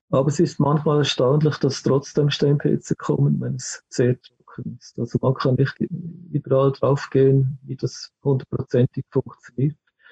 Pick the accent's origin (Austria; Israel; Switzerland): Switzerland; Das hat man in Amerika irgendwo herausgefunden, und denke auch bei uns in der Schweiz im Nationalpark.